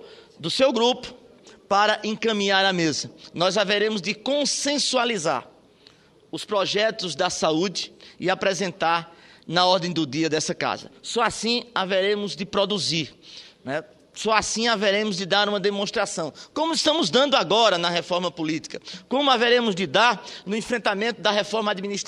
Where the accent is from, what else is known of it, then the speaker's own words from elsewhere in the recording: Northeast Region, Brazil; hoje nós temos uma participação na vida nacional diferente enquanto nordestinos